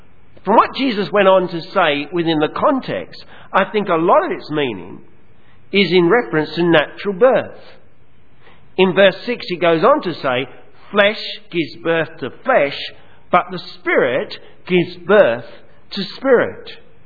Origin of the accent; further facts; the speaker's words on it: England, United Kingdom; now in Australia; When we came out from England to Australia many, many years ago now by boat, we stopped at Cape Town.